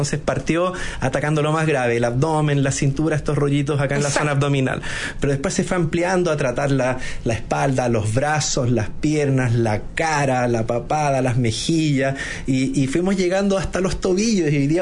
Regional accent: Temuco, Araucanía, Chile; also born or lived in Los Ángeles; chileno, 37 años, casado, dos hijos. Soy de Temuco, del sur de Chile. Nací en Los Ángeles, pero me crié en Temuco.

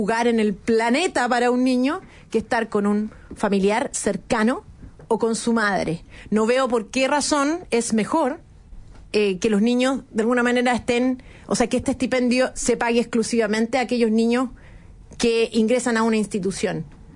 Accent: Chile

